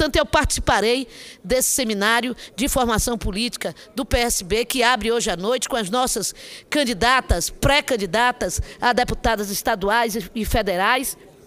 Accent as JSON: {"language": "Portuguese", "town": "Amargosa", "region": "Bahia", "country": "Brazil", "said": "Eu confio no espírito público e republicano das autoridades da minha terra para ajudar a nossa querida cidade de Amargosa"}